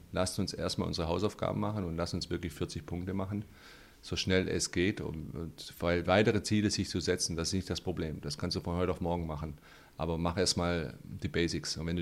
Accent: Germany; Beide kommen, er kommt aus Kroatien, ich komme halb aus Kroatien, halb aus Slowenien. Beide sind in Deutschland aufgewachsen

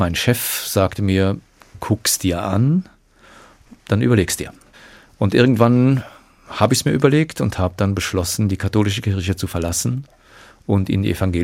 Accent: Cologne, North Rhine-Westphalia, Germany; now in Frankfurt, Germany; nach Köln zu gehen, wo ich herkomme, ist nicht gut.

